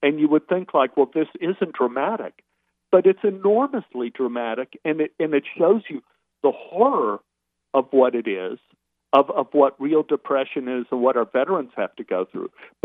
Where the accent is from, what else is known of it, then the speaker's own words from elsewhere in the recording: Dallas, Texas, United States; I grew up in Oak Cliff, you know, Dallas, Texas, and I'm Jewish. We had three Jewish families in Oak Cliff.